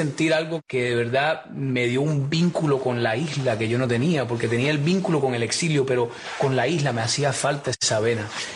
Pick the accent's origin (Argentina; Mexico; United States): United States; Hialeah, Florida; en el barrio donde soy, que nací y me crié en Jayalía